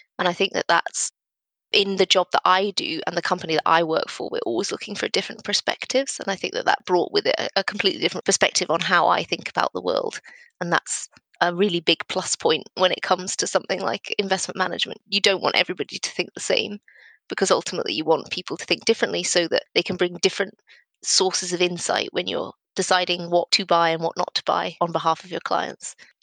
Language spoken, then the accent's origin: English; Aboyne, Scotland, United Kingdom; now in Linlithgow, United Kingdom; I grew up in Aboyne, which is in rural Aberdeenshire, and I currently live in Linlithgow, or just outside Linlithgow, which is near Edinburgh.